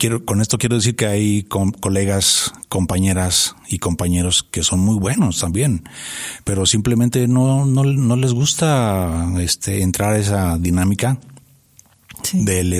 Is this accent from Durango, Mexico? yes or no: yes; Vicente Guerrero, Durango, Mexico; Bueno, pues yo soy duranguense. Yo soy de Vicente Guerrero, Durango. Y estudié... bueno, toda mi carrera ha sido forestal. Tengo un bachillerato forestal en el CBTF 4 aquí en Durango.